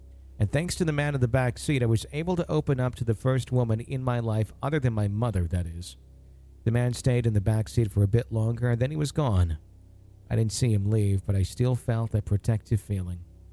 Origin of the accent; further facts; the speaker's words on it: Ohio, United States; I'm from Northeast Ohio, southwest of Cleveland, actually, but I'm currently residing in East Texas, helping my grandmother restore her property